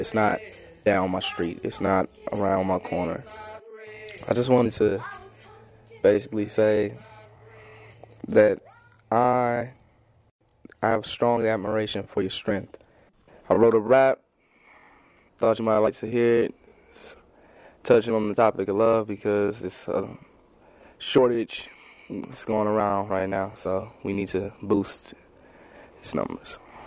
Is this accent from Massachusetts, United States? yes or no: no; Pasadena, California, United States; I'm 17 years old and I'm from Pasadena, California.